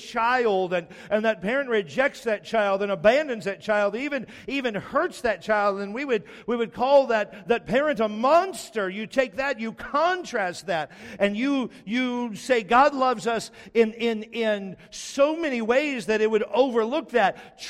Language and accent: English; Texas, United States; grew up in a Texas family. My parents are very intelligent. We just don't conjugate verbs. Because we're from Texas.